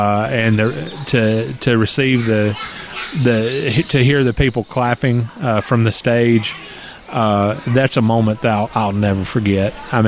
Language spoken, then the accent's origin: English; North Carolina, United States; I did a couple of showings in my hometown in North Carolina that were very well received.